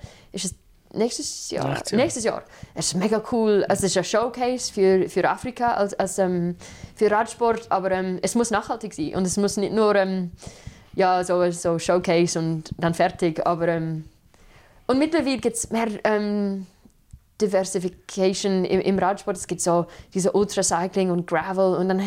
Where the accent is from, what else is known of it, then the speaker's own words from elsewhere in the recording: England, United Kingdom; dass ich in England aufgewachsen bin